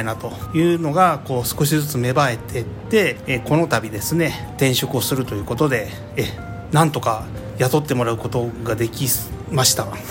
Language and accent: Japanese; Asahara, Hiroshima, Japan; 私がですね、小さい頃朝原で育って